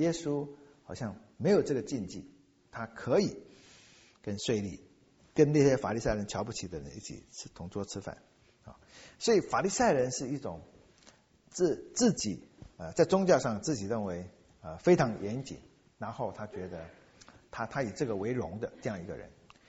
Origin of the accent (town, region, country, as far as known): China